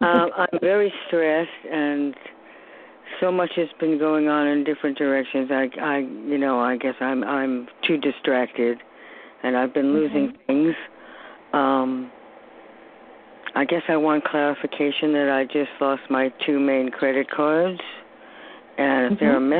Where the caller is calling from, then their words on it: New York, United States; New York.